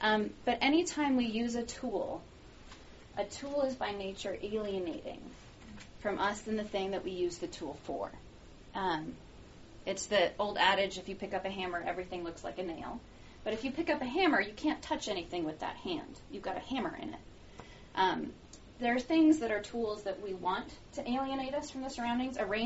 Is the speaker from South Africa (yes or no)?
no; Canada; moved away as an adult; also born or lived in United Kingdom; now in Colorado, United States; I'm Canadian and British. I moved down to Colorado 5 years ago to get married to that guy in the back.